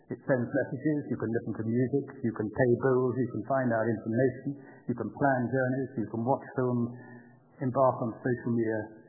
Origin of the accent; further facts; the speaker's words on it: London, United Kingdom; maybe it's because I am a Londoner, but I love London town.